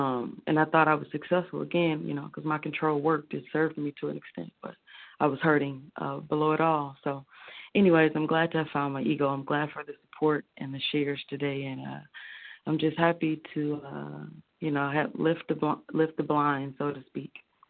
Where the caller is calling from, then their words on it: Michigan, United States; Yes, I'm calling from Michigan.